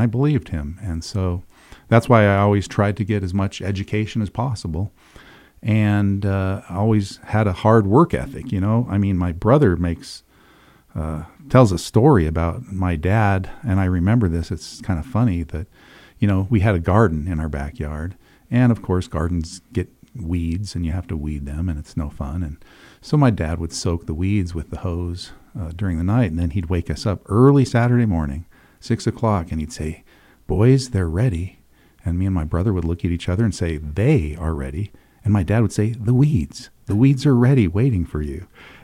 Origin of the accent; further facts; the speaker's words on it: Price, Utah, United States; So, and you know, I was raised in Price. We lived in a small camp house that was transported from Draggerton to Price, which was common at the time. And we lived across from Durant Elementary. So that's where I was raised.